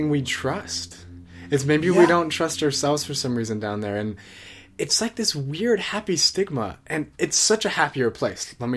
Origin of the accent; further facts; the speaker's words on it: Orlando, Florida, United States; when I grew up in Orlando, I never really had been exposed to real art, for a lack of a better word.